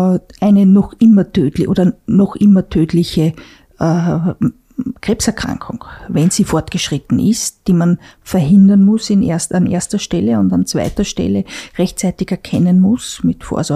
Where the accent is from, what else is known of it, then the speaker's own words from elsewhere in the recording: Klagenfurt, Carinthia, Austria; Ich komme aus Kärnten und man muss sagen, es hat sich ja auch in den letzten 30 Jahren hier viel getan.